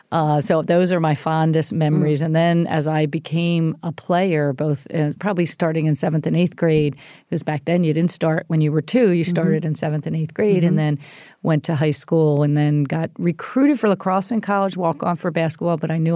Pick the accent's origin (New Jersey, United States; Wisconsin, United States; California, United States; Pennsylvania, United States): Pennsylvania, United States; Philadelphia; And literally, we grew up in the Philadelphia area.